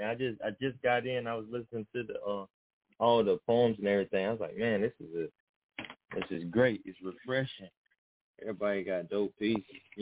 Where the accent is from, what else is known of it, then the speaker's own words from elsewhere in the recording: Grifton, North Carolina, United States; also born or lived in Kinston; And then I mentioned I'm from Kinston and was raised in Grifton. I'm North Carolina bred, and I should wear it more.